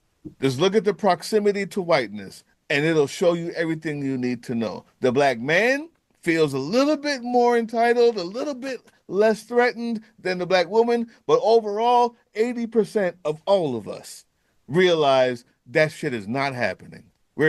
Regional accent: Jamaica; I've seen it as a Jamaican. I have dual citizenship.

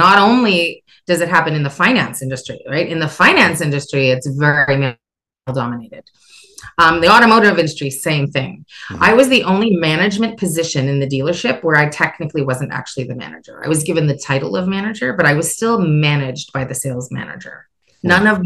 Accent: Canada; I'm Canadian.

